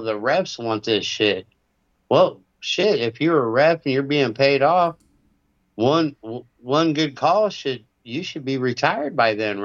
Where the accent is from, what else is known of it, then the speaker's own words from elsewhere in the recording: Missouri, United States; I'm from Missouri. I want Kansas City to win